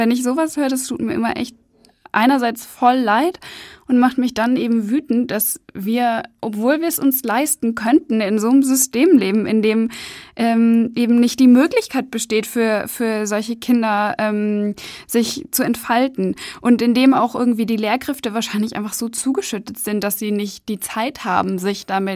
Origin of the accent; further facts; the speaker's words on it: Poland; ich bin ja auch Polin